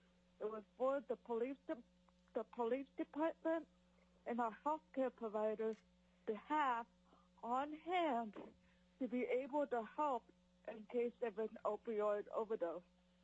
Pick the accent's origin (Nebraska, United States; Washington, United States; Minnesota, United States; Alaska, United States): Alaska, United States; Juneau; I am from Juneau, Alaska, speaking on behalf of myself.